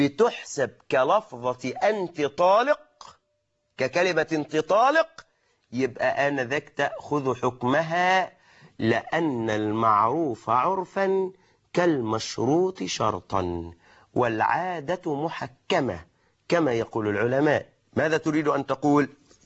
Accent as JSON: {"language": "Arabic", "country": "Egypt", "said": "نحن كمصريين يا إخواني"}